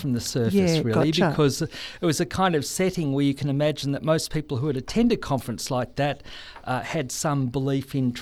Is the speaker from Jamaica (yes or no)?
no; Geelong, Victoria, Australia; And we said, "We're from Australia, we're from Geelong."